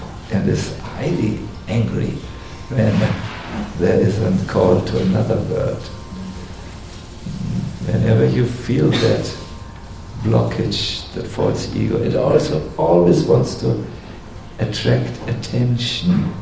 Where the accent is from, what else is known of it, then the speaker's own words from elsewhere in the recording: Germany; English is a second language; I am from Germany.